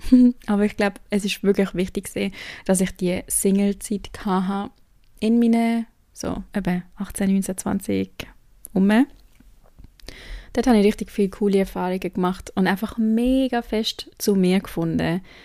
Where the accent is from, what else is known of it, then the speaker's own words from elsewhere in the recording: Switzerland; Aber ich bin nicht in Basel aufgewachsen, sondern so nebendran.